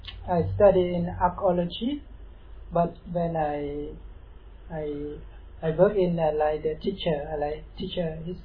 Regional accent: Cambodia; English is a second language; I'm from Cambodia.

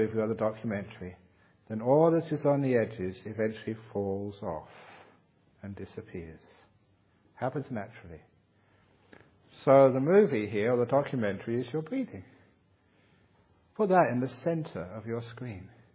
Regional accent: London, United Kingdom; I was from London.

